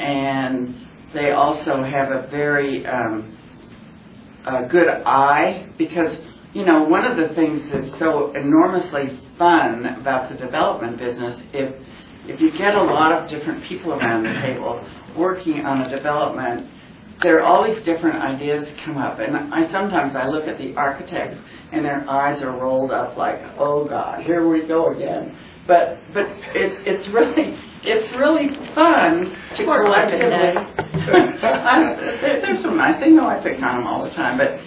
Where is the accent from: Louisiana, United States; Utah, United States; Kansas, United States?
Kansas, United States; but I'm originally from Kansas